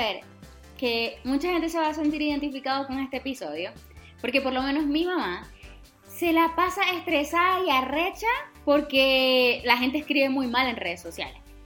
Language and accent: Spanish; Maracaibo, Zulia, Venezuela; O sea, si ustedes creen que yo soy maracucha, no. Vanessa es más maracucha todavía, un poquito más que yo.